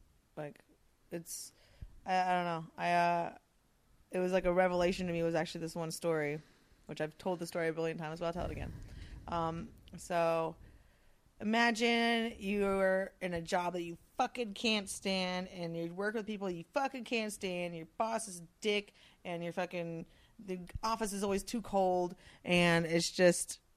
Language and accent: English; Venice, California, United States; I grew up on 7th Street.